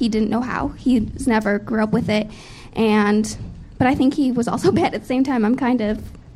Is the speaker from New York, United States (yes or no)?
no; Oak Forest, Illinois, United States; I'm from Oak Forest, Illinois.